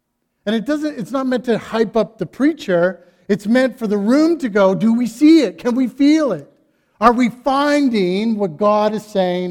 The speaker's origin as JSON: {"language": "English", "town": "Calgary", "region": "Alberta", "country": "Canada", "tie": "born or raised there", "said": "when I grew up in Calgary, we had another church in the city that our youth groups were like competitive with each other."}